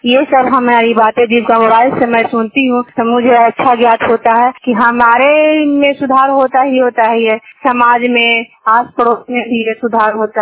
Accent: Harnaut, Bihar, India; मैं गंगता की हूँ। मैं हरनौत ब्लॉक सुमन जिला नालंदा का निवासी हूँ

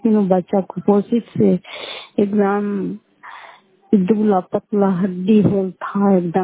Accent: Fatehpur, Bihar, India; घर फतेहपुर पंचायत मुखौटा, जिला नालंदा, करारपत्रा ब्लॉक की निवासी हूँ।

